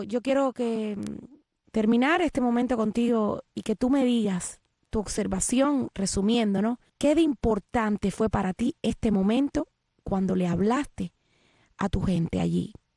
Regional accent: Cuba; moved away; yo salí hace 25 años de Cuba

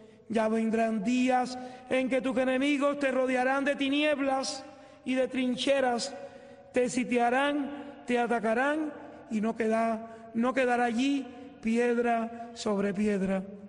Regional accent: Cuba; Yo, como cubano

